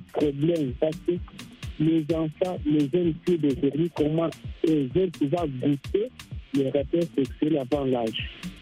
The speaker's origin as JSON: {"language": "French", "town": "Goma", "region": "North Kivu", "country": "DR Congo", "said": "À Goma, j'habite à Goma, je suis quelqu'un de Goma."}